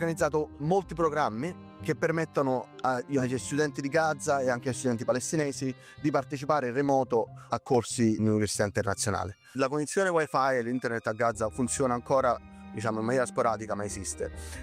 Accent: Naples, Campania, Italy; Meno di Napoli a Roma, insomma, io sono di Napoli originariamente.

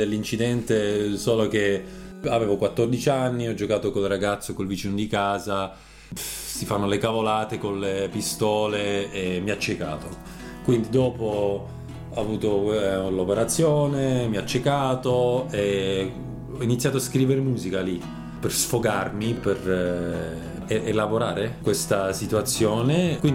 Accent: Lucerne, Switzerland; i nonni da parte di mio padre sono già venuti a lavorare in Svizzera, però sono nato e cresciuto a Lucerna, quindi anche lucernese. Fino a 5 anni parlavo solo italiano e poi ho iniziato il tedesco

